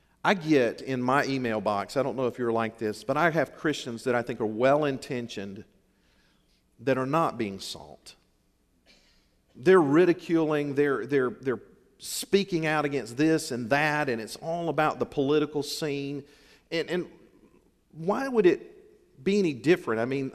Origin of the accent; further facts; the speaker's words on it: Seneca, South Carolina, United States; where I grew up in Seneca, South Carolina, in the foothills of the mountains up there.